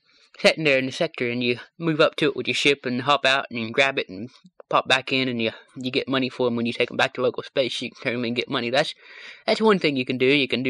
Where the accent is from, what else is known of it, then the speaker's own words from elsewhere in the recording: West Virginia, United States; I'm from West Virginia.